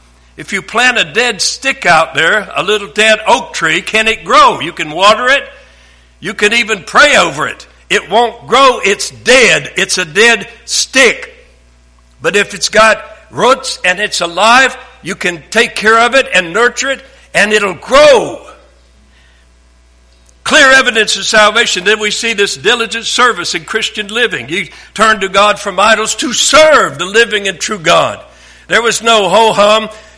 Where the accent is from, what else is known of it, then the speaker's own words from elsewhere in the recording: the South, United States; Nothing, not even one of the major characteristics here that I see in Baptist churches I grew up in the South.